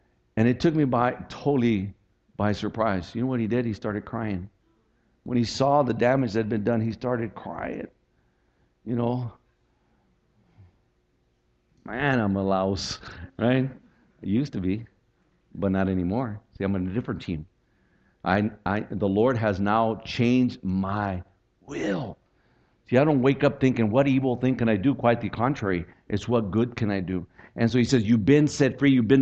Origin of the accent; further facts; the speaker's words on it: Texas, United States; I'm from Texas. I was born in Texas.